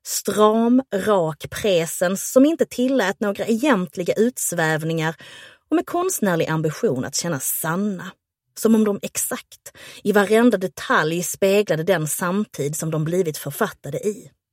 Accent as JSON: {"language": "Swedish", "town": "Höör", "region": "Skåne", "country": "Sweden", "tie": "born or raised there", "said": "satte jag mig på tåget i Hör, platsen där jag växte upp."}